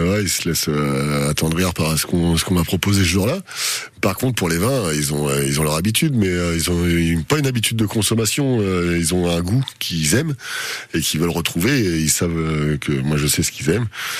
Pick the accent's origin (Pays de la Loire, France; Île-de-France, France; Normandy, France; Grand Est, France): Normandy, France; Je suis normand, hein.